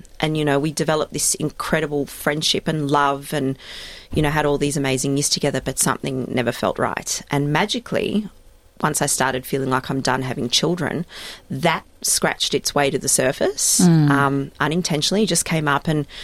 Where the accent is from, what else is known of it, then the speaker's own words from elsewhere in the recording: Melbourne, Victoria, Australia; I grew up in Melbourne, had a really stock standard, happy childhood, went to a Jewish day school, a pretty religious one at that. Absolutely loved it. Grew up with two sisters. My parents moved to Australia in 1976